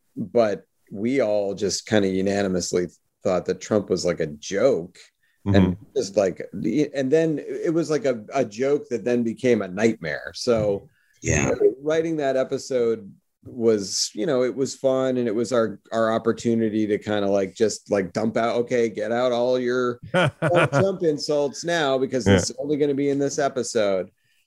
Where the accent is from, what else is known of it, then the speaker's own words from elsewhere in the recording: Massachusetts, United States; And growing up in the Boston area, it's like it comes much more naturally, you know.